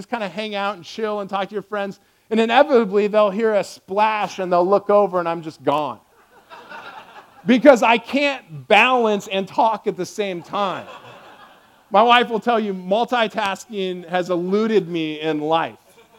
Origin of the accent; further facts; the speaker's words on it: Nebraska, United States; And I'm just like, yeah, I'm from Nebraska.